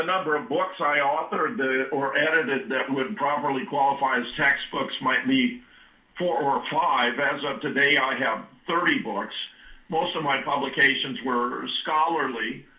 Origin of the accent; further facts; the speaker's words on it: Pasadena, California, United States; born there; My history goes back to California, Maria, where I was born in Pasadena.